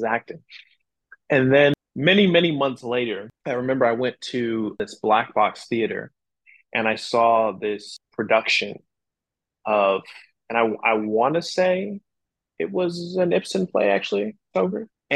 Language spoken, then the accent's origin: English; Alaska, United States; moved away as an adult; now in New York, United States; I remember when I moved to New York, because I'm from Alaska originally, but I moved here about 3 years ago.